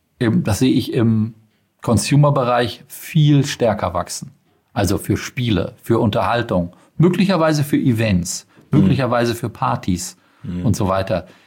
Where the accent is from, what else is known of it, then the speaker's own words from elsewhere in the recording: Schleswig-Holstein, Germany; und ich bin aus Schleswig-Holstein